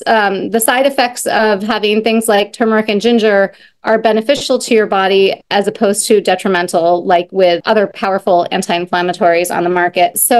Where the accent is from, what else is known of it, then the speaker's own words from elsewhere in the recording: New England, United States; also born or lived in Canada; I was born in Canada and raised in New England.